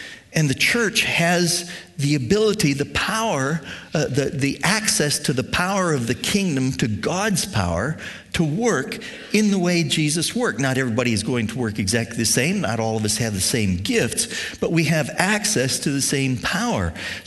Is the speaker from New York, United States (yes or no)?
no; Bryan, Ohio, United States; When I was growing up in Bryan, Ohio, about an hour west of here, when I got into high school, I worked in the produce department of a Kroger store.